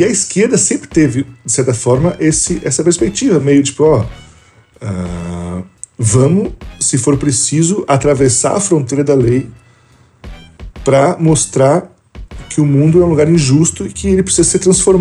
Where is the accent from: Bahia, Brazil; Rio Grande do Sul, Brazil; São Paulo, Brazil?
Rio Grande do Sul, Brazil; Pelotas; encontrou esse jornal lá da minha cidade, jornal de Pelotas, inclusive